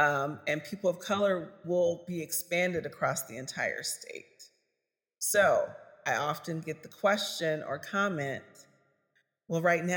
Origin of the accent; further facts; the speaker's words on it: Iowa, United States; now in Minnesota, United States; So I'm not Minnesotan by birth. I've lived here for 25 years. I'm Midwest, right? I came from Iowa.